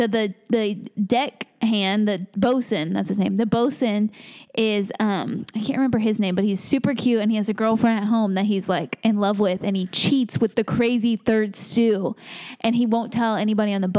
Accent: India; Oh, we can't sleep together because we're Indian. Oh, we can't do this because we're Indian.

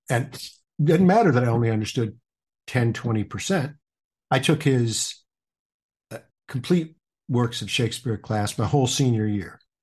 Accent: Detroit, Michigan, United States; also born or lived in Birmingham, Michigan; I grew up in Detroit, went to elementary school and half of high school in Detroit. And then I moved out to one of the suburbs, out to Birmingham area, and finished up my second half of high school there.

